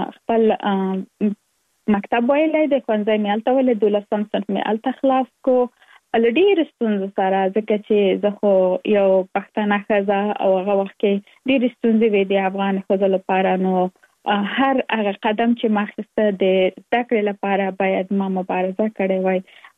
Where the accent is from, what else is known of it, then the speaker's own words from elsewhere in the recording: Kabul, Afghanistan; now in United States; زه اف کورس د افغانستان یم. په افغانستان کې زیږیدلې، لومړیستا کې مې په افغانستان په کابل کې ترسره کړې دي، او وروسته لاغه لکه موږ ټول چې یو مسافر شوی یم په امریکا کې، اوس په ورجینیا ایالت کې ژوند کوم.